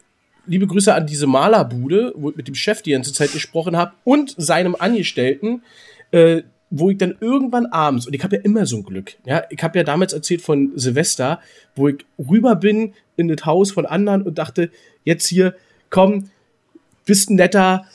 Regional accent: Berlin, Germany; ja, ich komme zwar aus Berlin

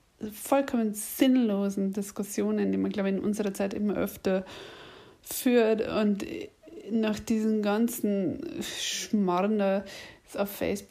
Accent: Bavaria, Germany; accent: Lower Bavarian; ich bin übrigens kein Isarpreis, ich bin übrigens nicht aus München und ich rede tatsächlich Dialekt.

